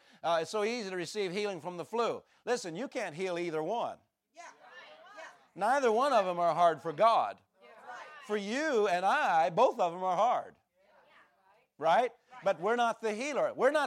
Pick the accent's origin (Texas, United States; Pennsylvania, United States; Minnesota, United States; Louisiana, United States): Pennsylvania, United States; I grew up in the East Coast. I grew up in Pennsylvania. And my dad's farm was here.